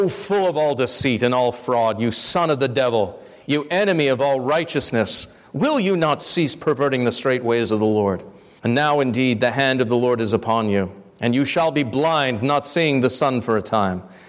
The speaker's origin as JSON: {"language": "English", "region": "New Jersey", "country": "United States", "tie": "born or raised there", "also_born_or_lived": "England", "said": "I was born in England, but grew up in northern New Jersey."}